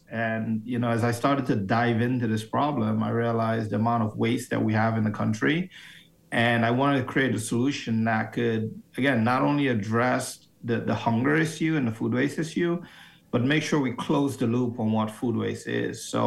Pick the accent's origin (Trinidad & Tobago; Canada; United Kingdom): Trinidad & Tobago; moved away as an adult; now in United States; Well, personally, I mean, I grew up in Trinidad and Tobago. I grew up very poor, very food insecure. Moved to the U.S. in 1998. I was 18 at the time.